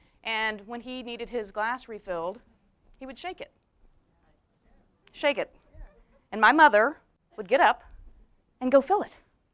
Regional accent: Victoria, Texas, United States; So I grew up in South Texas, a little town called Victoria. Anybody know Victoria?

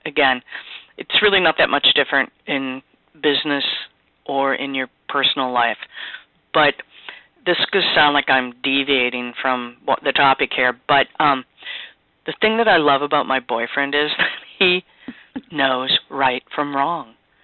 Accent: Wisconsin, United States; I think that, you know, I'm from the Midwest. Both Cindy and I are from Wisconsin

